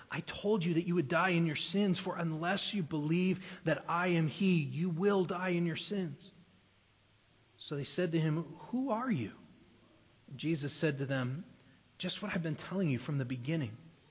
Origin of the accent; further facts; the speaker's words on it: New Hampshire, United States; I grew up in New Hampshire. The state motto in New Hampshire is live free or die.